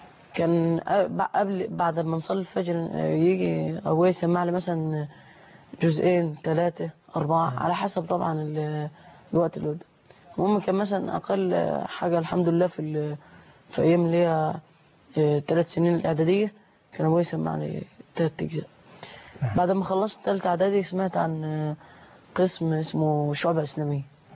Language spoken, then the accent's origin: Arabic; Kafr el-Sheikh, Kafr El Sheikh Governorate, Egypt; انا من كفر الشيخ